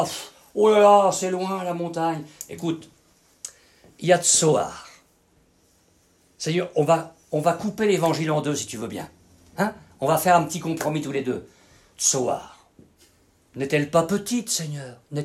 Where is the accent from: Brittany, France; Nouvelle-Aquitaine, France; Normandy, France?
Normandy, France; moi je viens de Normandie